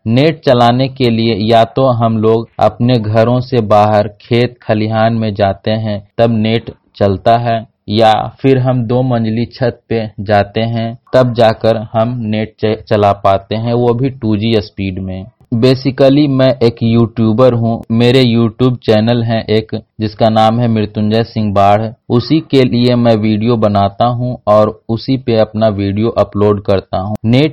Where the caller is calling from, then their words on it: Karkayan, Bihar, India; मेरे गांव का नाम है करकायन, मेरे डिस्ट्रिक्ट का नाम है पटना और मैं बिहार से बोल रहा हूं।